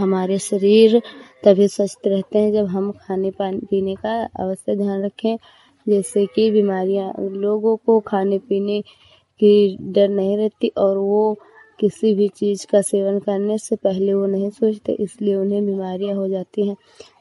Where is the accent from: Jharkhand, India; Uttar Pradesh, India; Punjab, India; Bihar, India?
Uttar Pradesh, India; Hariharpur; मैं हरिहरपुर जिला श्रावस्ती की रहने वाली हूँ।